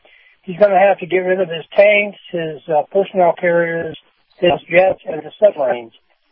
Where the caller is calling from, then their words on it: Sarasota, Florida, United States; calling again from Sarasota.